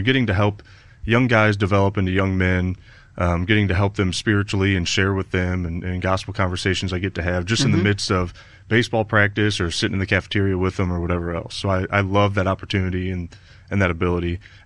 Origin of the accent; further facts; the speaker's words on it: St. Louis, Missouri, United States; now in Hannibal, United States; We're from South St. Louis and always knew that we would go back there as soon as we finished up